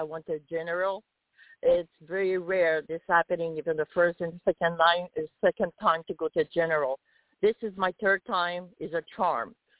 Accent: Canada; first language French; English is a second language; I myself, I'm from Canada. I'm a foreign person.

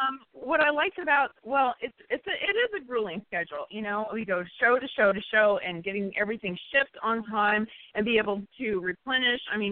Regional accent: Texas, United States; And, of course, I am from Texas, and Bruce is from California

